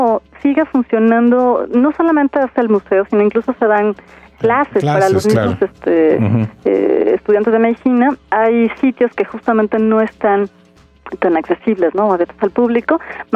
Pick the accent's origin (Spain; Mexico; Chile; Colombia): Mexico; que realmente como mexicanos, como gente que vivimos en el DF, valoremos y disfrutemos todavía más lo que tenemos